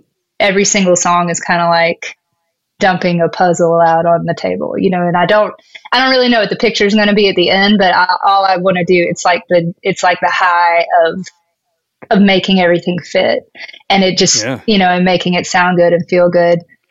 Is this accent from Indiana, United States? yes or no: no; Albany, Georgia, United States; No, I'm actually like, I grew up in South Georgia, in Albany, Georgia.